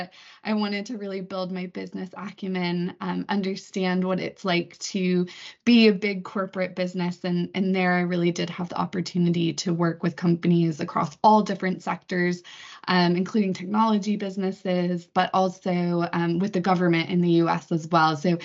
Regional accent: Florida, United States; If my accent hasn't given me away already, I am actually from the US originally. I grew up in Florida and I went to a small university called Wake Forest in North Carolina

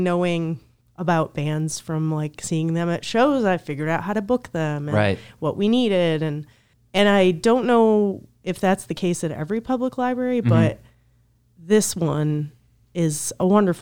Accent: Madison Heights, Michigan, United States; I grew up in Madison Heights, which is not too far from Ferndale. And our library was walking distance

